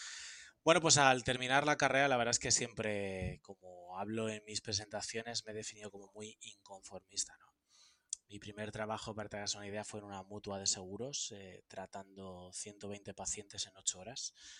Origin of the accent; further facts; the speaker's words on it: Madrid, Community of Madrid, Spain; yo soy de Madrid